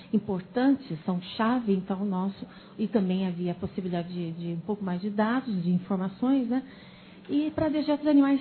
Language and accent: Portuguese; Rio Claro, São Paulo, Brazil; eu também sou paulista, né? Sou da cidade de Rio Claro